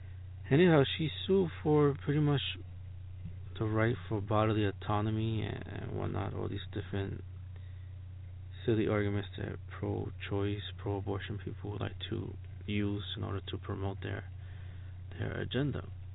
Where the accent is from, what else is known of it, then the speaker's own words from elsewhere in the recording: New York, United States; born there; I was born in New York, so the cold was part of my experience.